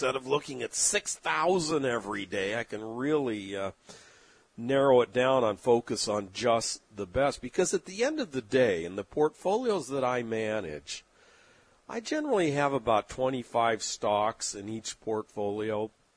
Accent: San Diego, California, United States; I was a big fan growing up in San Diego of the San Diego Chargers and Air Coryell.

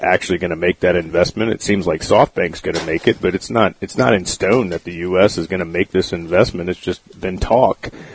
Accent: Gulf Coast, United States; now in South Carolina, United States; Thankfully, growing up on the Gulf Coast and obviously living here in the low country of South Carolina for an extended period of time, I'm pretty particular about my shrimp

